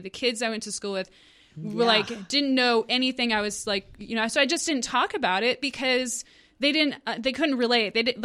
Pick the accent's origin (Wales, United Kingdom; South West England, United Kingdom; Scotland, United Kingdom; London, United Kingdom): Scotland, United Kingdom; Aberdeen; born there; I was born in Scotland, Aberdeen, Scotland.